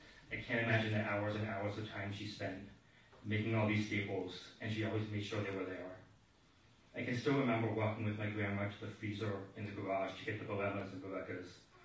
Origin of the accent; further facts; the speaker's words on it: Boston, Massachusetts, United States; than the house I grew up in back in Boston.